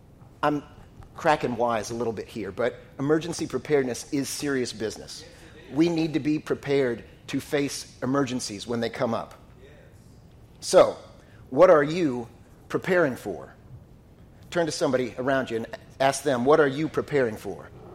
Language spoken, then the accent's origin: English; Florida, United States; I grew up in Florida, and I remember preparing for hurricanes.